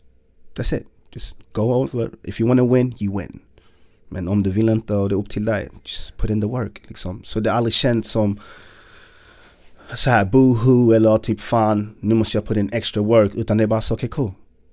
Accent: Malmö, Skåne, Sweden; Men vi, jag var från Malmö.

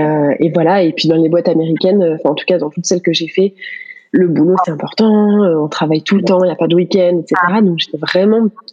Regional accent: France; moved away as an adult; Oui, on est français tous les deux.

